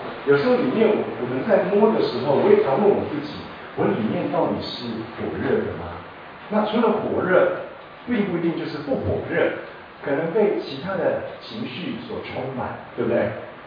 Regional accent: Singapore; 我来自新加坡，新加坡，你们有去过新加坡吗？

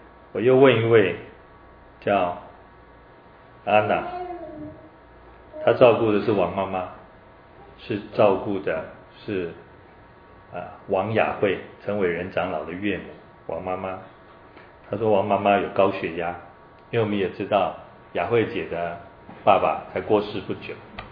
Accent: Taiwan; 那我们台湾人呢，如果碰到讲英文的，也很喜欢用英文讲话

